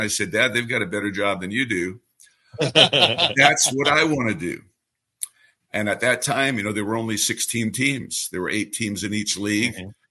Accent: New York City, New York, United States; I grew up in New York City, and we were listening to a Yankees game.

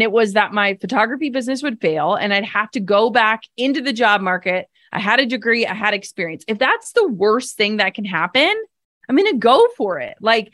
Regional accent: Midwest, United States; And part of that is because I'm from the Midwest.

